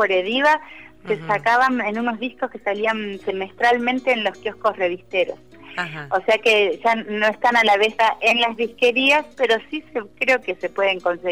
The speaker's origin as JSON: {"language": "Spanish", "town": "Bahía Blanca", "region": "Buenos Aires Province", "country": "Argentina", "tie": "born or raised there", "said": "Yo soy nacida en Bahía Blanca, así que ahí me formé."}